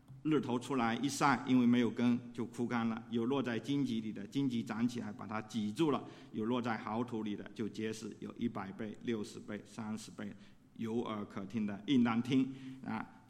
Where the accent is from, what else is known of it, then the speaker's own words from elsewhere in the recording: Fujian, China; 我从小在农村长大，我当过农民，我种过地哈。当然这种的地可能他这里的种子给种的跟我那农村里福建农村种的水稻可能不见完全一样